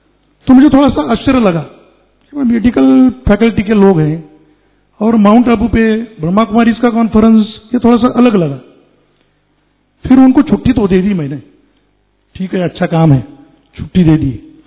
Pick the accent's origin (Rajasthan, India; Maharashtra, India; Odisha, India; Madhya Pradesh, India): Maharashtra, India; Aurangabad; मैं औरंगाबाद से हूं तो SIDCO 3 वहां से आया हूं